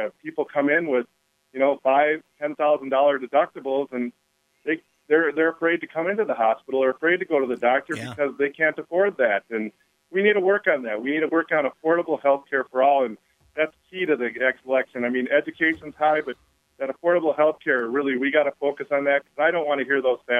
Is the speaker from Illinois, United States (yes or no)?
no; Rosemount, Minnesota, United States; Naturally, I'm from Rosemount, so I'm going to brag about our football team.